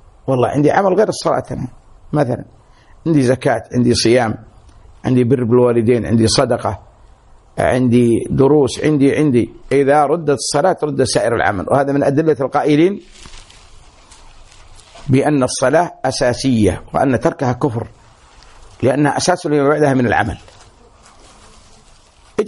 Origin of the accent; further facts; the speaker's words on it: Saudi Arabia; now in Kuwait; وفيها الجرائد عندنا بالسعودية، جيت هنا قلبت كل يجينا أخبار الكويت